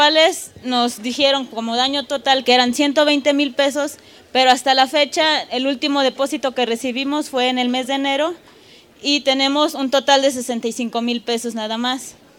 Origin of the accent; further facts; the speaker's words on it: Zacatepec, Morelos, Mexico; yo vengo del estado de Morelos, del municipio de Zacatepec. El municipio en el que yo vivo fue el segundo lugar con más daños.